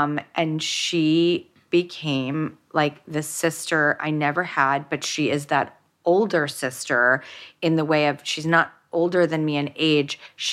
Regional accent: Hollywood, California, United States; when I grew up in Hollywood and in industry

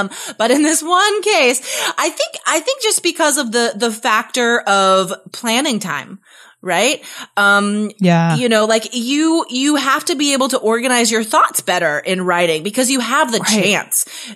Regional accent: Carson City, Nevada, United States; moved away as an adult; also born or lived in Spain; My hometown, I'm from Carson City, Nevada, and it's, you know, it's not the super most awesome town.

